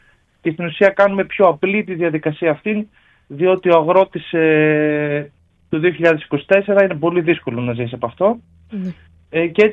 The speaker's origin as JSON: {"language": "Greek", "town": "Grevena", "region": "Western Macedonia", "country": "Greece", "said": "Ναι, ναι, είμαστε 4 μέλη, είμαστε όλοι από τα Γρεβενά."}